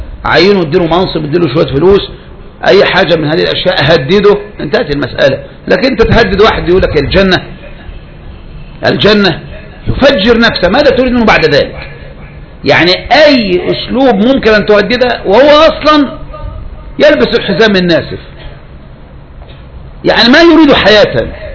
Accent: Egypt; مثل الثورة عندنا في مصر، تذكروا أنتم أول ما قامت الثورة

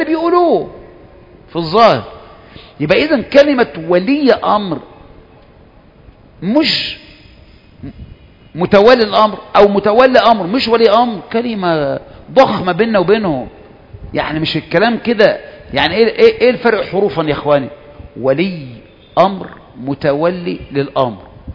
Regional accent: Egypt; واحنا مصريين كده، احنا مصريين تدغدغ عواطفنا

